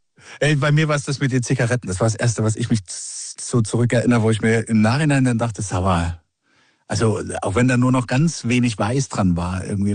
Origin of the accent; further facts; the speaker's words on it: Leipzig, Saxony, Germany; ich bin aus Leipzig, wir haben so Altbauten gehabt